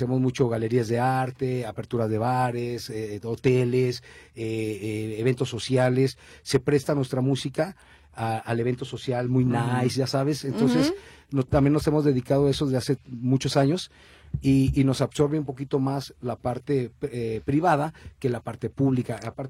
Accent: Santa Teresita, Mexico; born there; Yo nací en Santa Teresita

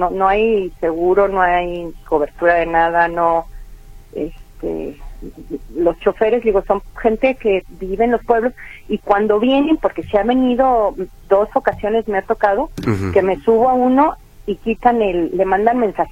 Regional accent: Guadalajara, Jalisco, Mexico; Yo vengo de Guadalajara

